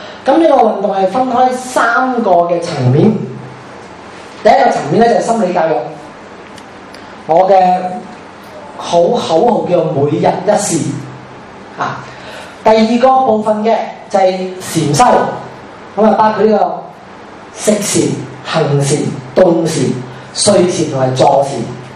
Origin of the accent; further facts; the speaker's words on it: Hong Kong; 很简单，我们香港人很忙的，很多时候我们是最后一分钟才出街的，才起身的。